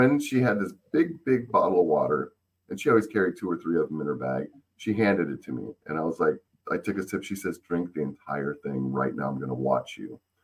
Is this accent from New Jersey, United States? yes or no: no; Tucson, Arizona, United States; I learned from growing up in a desert, growing up in Tucson, Arizona, where it's very hot and it's extremely dry.